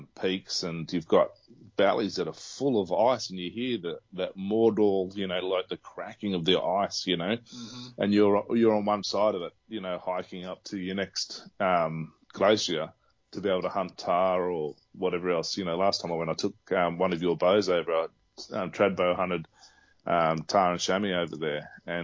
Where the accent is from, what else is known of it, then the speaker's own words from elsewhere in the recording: Sydney, New South Wales, Australia; I grew up in Sydney, on the outskirts of Sydney, in sort of 42 degrees Celsius, you know.